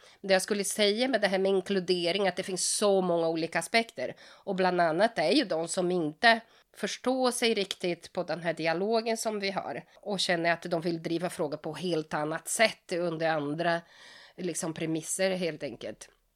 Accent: Brazil; Swedish is a second language; jag som då är född och uppvuxen i Brasilien och har kontakt med andra grupper från Sydamerika och andra länder

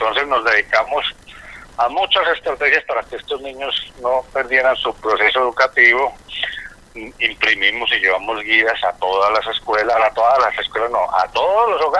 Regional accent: Manizales, Caldas, Colombia; Nosotros somos de Manizales

